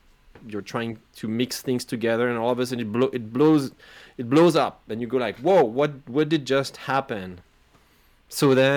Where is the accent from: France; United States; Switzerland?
France; first language French; English is a second language; Also, I am from France. I'm French. You know, English is not my native language